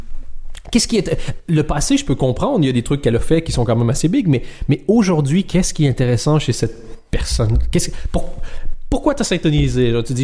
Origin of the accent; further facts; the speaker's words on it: Canada; now in Belgium; je suis Canadien en Belgique.